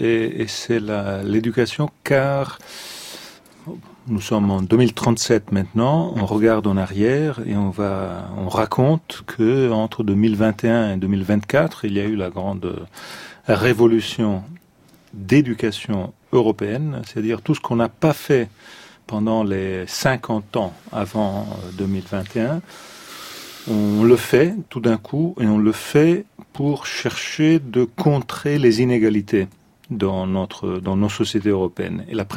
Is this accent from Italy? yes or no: yes; Italy; je fais un petit détour chez moi, en Italie